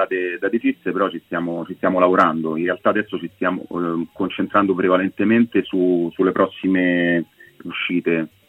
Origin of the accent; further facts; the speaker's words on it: Rome, Lazio, Italy; essendo proprio romano